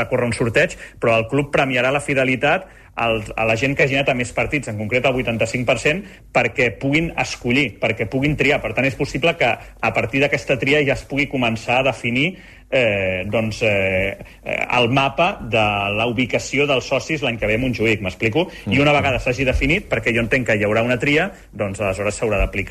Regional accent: Badalona, Catalonia, Spain; Res, dir-vos com a badaloní, que abans us escoltava, que Badalona és una ciutat fantàstica, acollidora

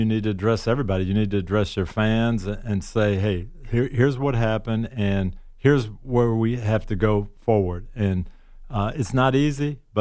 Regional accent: Detroit, Michigan, United States; He's the general manager in Detroit. I grew up in the Detroit area. My dad was a Lions fan

